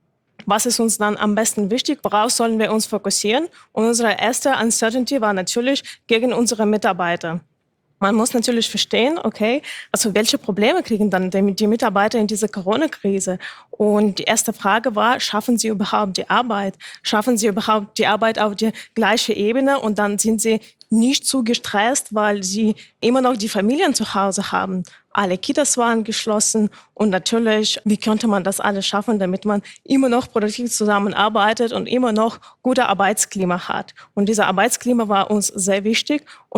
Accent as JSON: {"language": "German", "region": "Thuringia", "country": "Germany", "tie": "born there", "said": "geboren in Thüringen"}